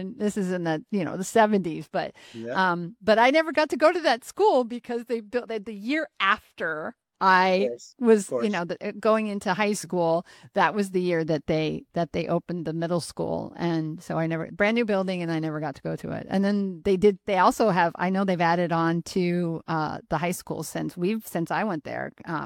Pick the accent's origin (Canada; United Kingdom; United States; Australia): United States; Grand Island; 5 points, right in 5 points in Grand Island. That's where, because I grew up in Grand Island. I was actually on Taylor Avenue.